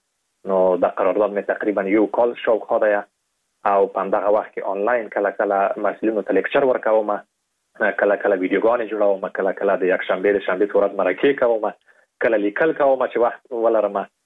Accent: Afghanistan; او په دې باندې مې لیکلي وو چې زه د افغانستان یم

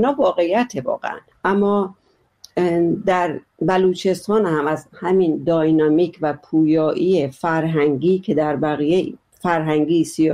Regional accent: Iran; به عنوان یک کسی که از جای دیگه هستیم که بابا ما یه بخشی از ایرانیم

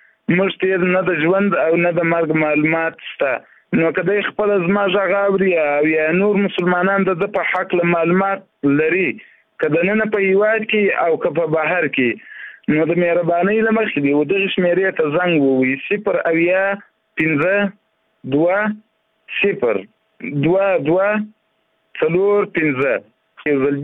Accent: Zabul, Afghanistan; د زابل ولایت اوسیدونکی یم.

